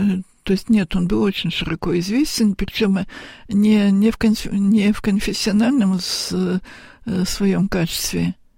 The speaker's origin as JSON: {"language": "Russian", "town": "Paris", "region": "Île-de-France", "country": "France", "tie": "born or raised there", "said": "я сама выросла в Париже, в том же самом храме, кстати, где Владыка воцерковился."}